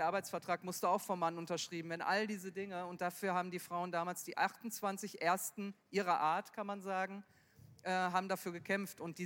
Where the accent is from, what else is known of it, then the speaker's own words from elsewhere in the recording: Duisburg, North Rhine-Westphalia, Germany; ich kriege den Satz selbst in meiner Heimatstadt Duisburg zu hören